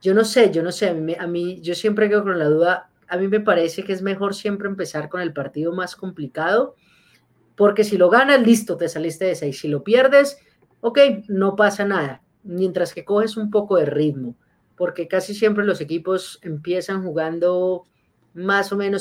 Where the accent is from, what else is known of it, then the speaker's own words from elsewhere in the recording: Colombia; yo soy de Colombia